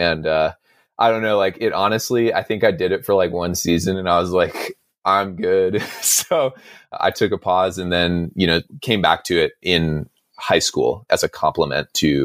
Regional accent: Monterey, California, United States; I grew up in Monterey, which is like fairly diverse, but still like a predominantly white community.

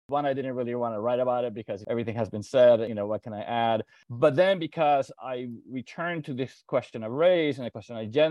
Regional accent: Puerto Rico; growing up in Puerto Rico with Cuban parents. Growing up in the Caribbean, in Puerto Rico, the question of identity or belonging was always kind of there

